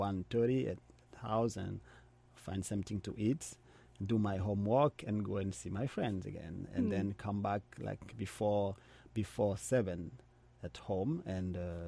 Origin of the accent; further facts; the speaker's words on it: Kinshasa, DR Congo; I am from Kinshasa